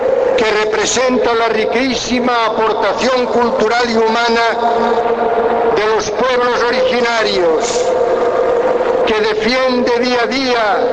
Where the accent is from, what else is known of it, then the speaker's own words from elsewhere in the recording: Catalonia, Spain; Como catalán, español, europeo, ciudadano del mundo